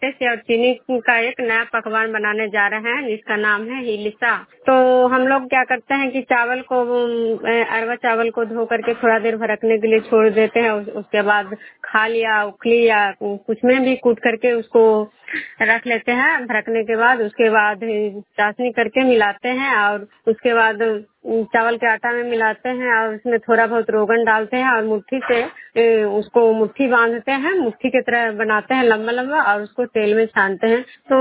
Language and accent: Hindi; Nalanda, Bihar, India; मैं बिष्णुपुर ग्राम नालंदा जिला नरसा प्रखंड के निवासी हूँ।